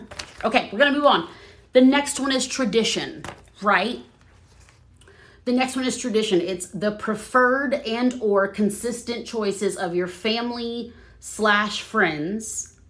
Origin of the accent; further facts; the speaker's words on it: the South, United States; now in California, United States; I'm Black from the South. You know I dress up. But I live in California now.